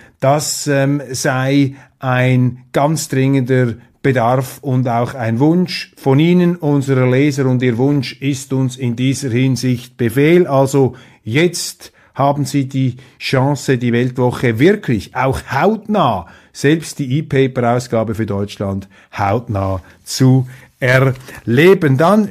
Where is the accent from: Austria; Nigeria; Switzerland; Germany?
Switzerland; Und für mich als Schweizer ist das natürlich ein klarer Missbrauch staatlicher Autorität.